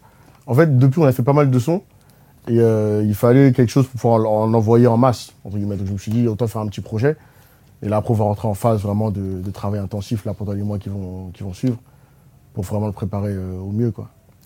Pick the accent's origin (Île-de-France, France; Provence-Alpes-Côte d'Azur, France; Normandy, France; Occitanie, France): Île-de-France, France; Livry-Gargan; Livry-Gargan, 93.